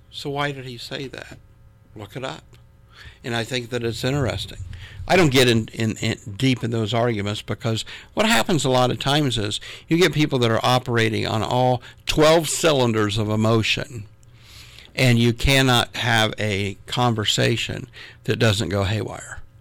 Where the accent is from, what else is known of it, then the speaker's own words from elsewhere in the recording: Columbus, Ohio, United States; born there; I was born in Columbus, Ohio, but I should have been born in Missouri, because it's the show me state.